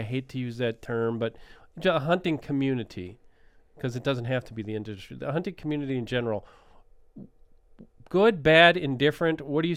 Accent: Wisconsin, United States; accent: Wisconsin; there's my Wisconsin accent right there

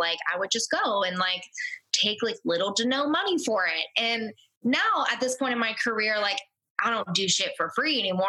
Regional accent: New Orleans, Louisiana, United States; it was in my hometown of New Orleans, like my Superdome, the place that I grew up.

